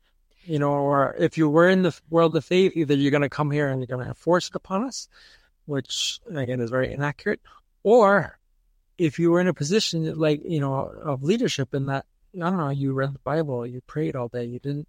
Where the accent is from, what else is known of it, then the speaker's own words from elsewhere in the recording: Boston, Massachusetts, United States; And then I'm from Boston, and that's the song that they use when the Boston Bruins, a hockey team in Boston, when they come out on ice